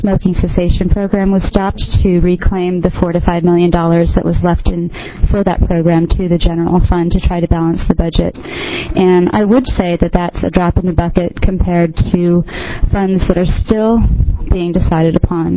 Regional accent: Portland, Oregon, United States; I'm from Southeast Portland

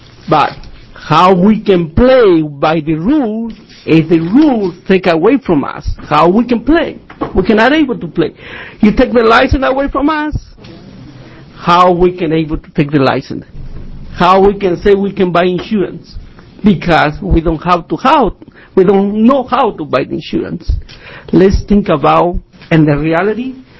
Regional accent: Medford, Oregon, United States; I come from Medford, Oregon.

